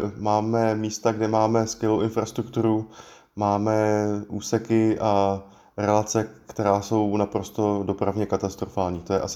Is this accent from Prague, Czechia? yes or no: no; Liberec, Liberec Region, Czechia; Jelikož jsem z Liberce, příklad z Liberce